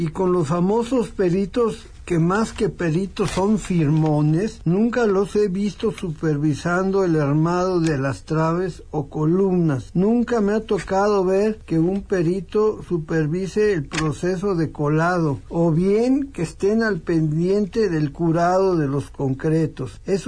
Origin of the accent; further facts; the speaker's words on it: Mexico; ¿qué clase de seres humanos somos los mexicanos que nos matamos entre nosotros como algo normal?